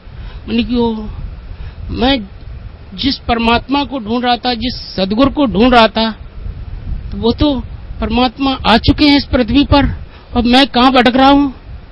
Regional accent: Etawah, Uttar Pradesh, India; मैं ऐसे ऐसे इटावा यूपी से आया हूँ।

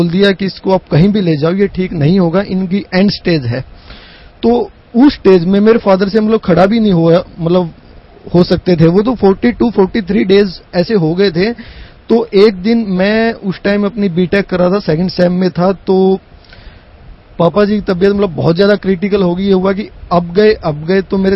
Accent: Pawra, Haryana, India; मेरा गाँव पावड़ा डिस्ट्रिक्ट हिसार हरियाणा से जी।

